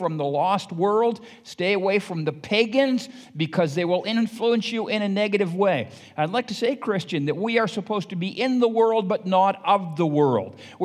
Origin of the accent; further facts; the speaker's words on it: United States; But for me, I love America. And as an American, I am a little bit prejudiced about my country.